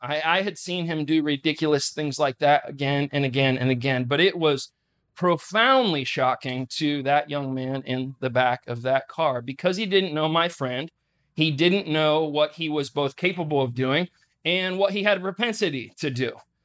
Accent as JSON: {"language": "English", "town": "Dover", "region": "Ohio", "country": "United States", "tie": "born or raised there", "said": "I grew up in Northeast Ohio. We were just talking with the crew about growing up in Northeast Ohio in a town called Dover."}